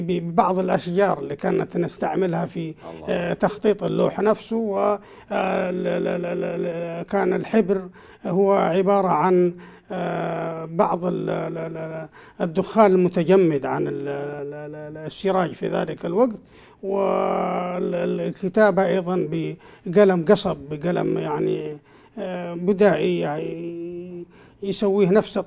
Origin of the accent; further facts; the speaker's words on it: Shaab al-Theeb, Jazan Province, Saudi Arabia; born there; ونحن من بني حمد، وأنا من مواليد بلدة شعب الذيب وتابعة لمحافظة الطوال الآن، وسابقا كانت تابعة لمحافظة صامتة.